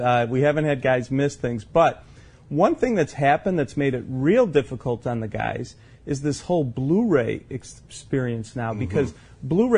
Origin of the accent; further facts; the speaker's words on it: Chicago, Illinois, United States; Filmed in my hometown of Chicago